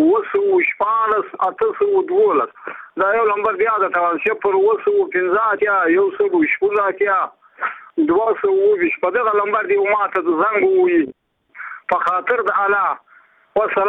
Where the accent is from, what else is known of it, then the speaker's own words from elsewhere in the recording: Badghis, Afghanistan; زه په خپل د بادغیس ولایت یم